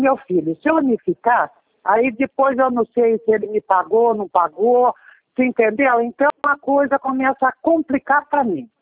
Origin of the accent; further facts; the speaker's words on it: Botucatu, São Paulo, Brazil; Que eu sou aqui de Botucatu